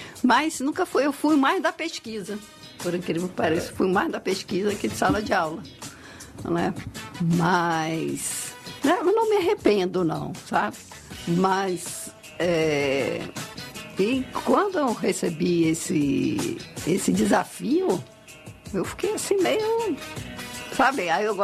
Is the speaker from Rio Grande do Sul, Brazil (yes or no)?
no; Rio de Janeiro, Brazil; now in Bahia, Brazil; eu nasci no Rio, e sou carioca da gema, mas os cariocas que me perdoem, o acarajé soteropolitano é muito melhor.